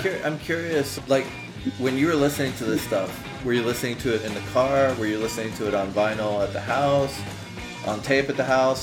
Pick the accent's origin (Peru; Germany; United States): Peru; I think part of it is just growing up in Peru, like, just the loud-ass rock and roll, it didn't really do much there.